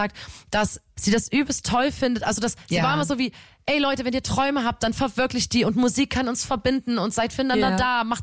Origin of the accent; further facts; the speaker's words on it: Chemnitz, Saxony, Germany; wir kommen aus Chemnitz, wir können sowas